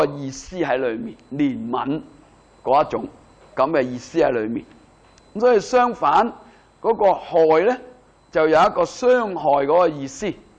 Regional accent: China; 咁所以點解中國人呢去睇嘅時候呢，我哋中國人就覺得呢種叫惻隱之心啊。

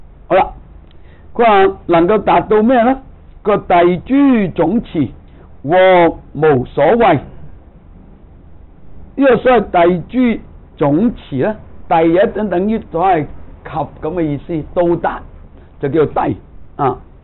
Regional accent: China; 我们说中国人说大隐隐于市嘛

